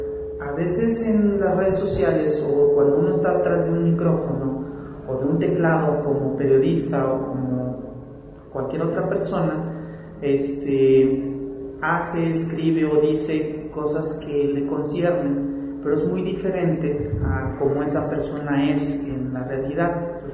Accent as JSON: {"language": "Spanish", "region": "Chiapas", "country": "Mexico", "said": "yo soy de Chiapas, ah, qué casualidad, yo también."}